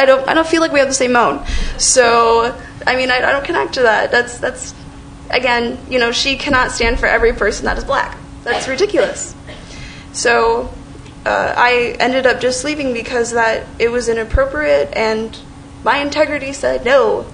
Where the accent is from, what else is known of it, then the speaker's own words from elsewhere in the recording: St. Cloud, Minnesota, United States; growing up in St. Cloud, yes, I was aware that I was a person of color, clearly.